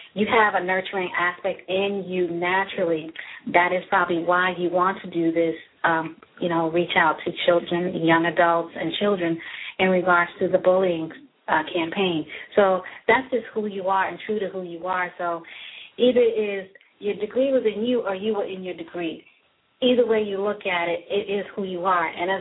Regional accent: Brooklyn, New York, United States; I'm a native New York. I'm originally from Brooklyn, so I understand what you're saying. I'm not there anymore, but I'm always visiting

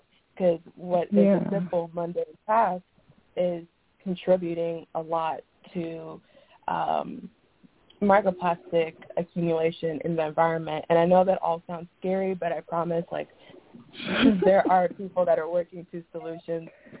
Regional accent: Kansas, United States; I'm from Kansas, and the area that I live in that we get our fresh water, like our drinking water from, is from the Ogallala Aquifer.

